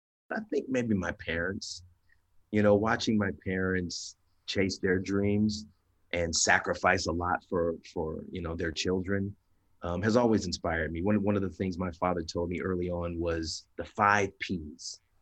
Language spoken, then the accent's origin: English; Indiana, United States; But, you know, growing up in Indiana, you can't help but be influenced